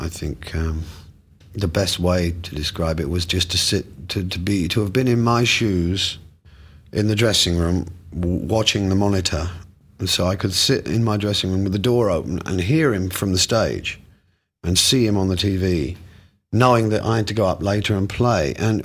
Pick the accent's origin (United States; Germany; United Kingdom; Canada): United Kingdom; England